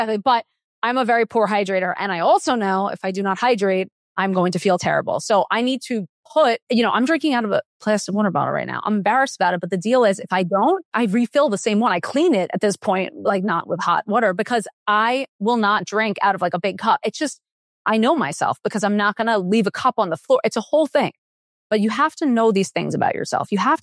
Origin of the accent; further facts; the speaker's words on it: New York, United States; I'm a New Yorker and obviously New Yorkers go out to dinner at like 9:30 p.m.